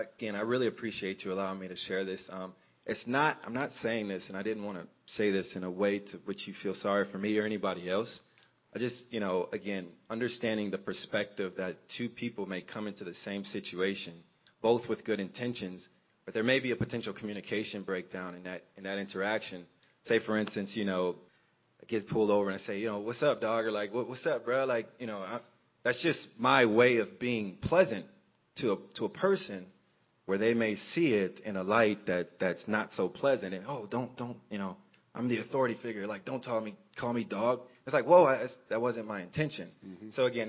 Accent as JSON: {"language": "English", "town": "Detroit", "region": "Michigan", "country": "United States", "tie": "born or raised there", "said": "So growing up in the Detroit area, my mother, she would tell us often, I think I was around 10 years old when we first had the conversation"}